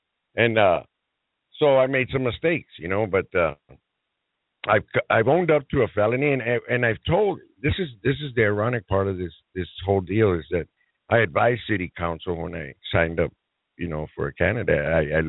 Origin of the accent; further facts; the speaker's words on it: Las Cruces, New Mexico, United States; also born or lived in Arizona; Well, I was born here in Las Cruces, 1957. My family's from here. And I went to grade school here, and then I went to Arizona and got in the pipe fitting trade.